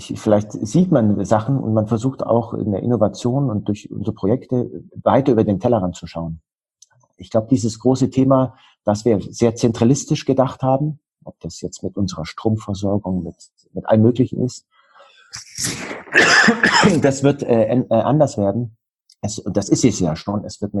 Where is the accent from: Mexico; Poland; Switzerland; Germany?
Germany; Bavaria; born there; Ich bin im Allgäu geboren und im Allgäu heißt es, der Allgäu wird mit 40 erwachsen. Also ich bin jetzt 50